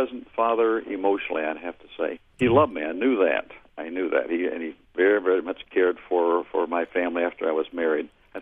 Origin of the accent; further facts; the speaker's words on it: Canada; my hometown in Canada